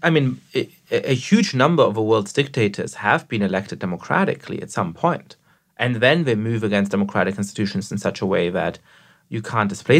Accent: Germany; English is a second language; moved away as an adult; also born or lived in England; I was born in 1982. I grew up in Germany, moved around a bunch of different places within Germany as a kid, and then went to college in England.

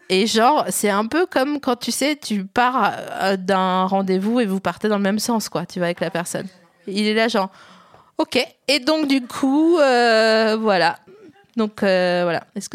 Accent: East, France; bien que j'ai grandi dans l'Est et que c'était pas forcément la priorité.

